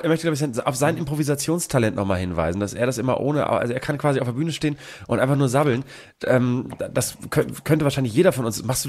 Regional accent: Bremen, Germany; ich komme aus Bremen-Nord

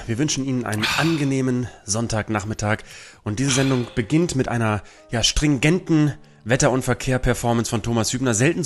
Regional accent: Germany; Wir Deutschen sind so unzufrieden.

